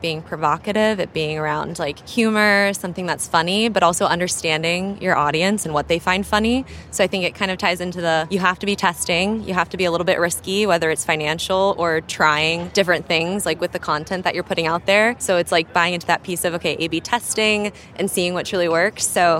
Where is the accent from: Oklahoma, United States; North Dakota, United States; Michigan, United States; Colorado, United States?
Colorado, United States; Denver; I'm from Denver, Colorado.